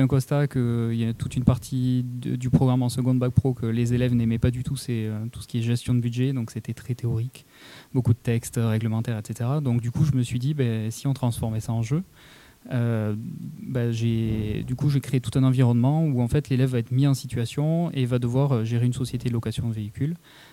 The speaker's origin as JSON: {"language": "French", "region": "Bourgogne-Franche-Comté", "country": "France", "accent": "Toulouse", "said": "Alors, moi je viens d'à côté d'Audincourt, même si j'ai un accent toulousain."}